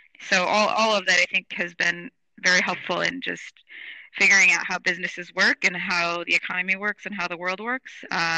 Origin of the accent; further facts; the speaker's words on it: Minnesota, United States; There's certainly some parallels actually to where I grew up in Minnesota, being a state that historically has had a large Scandinavian influence.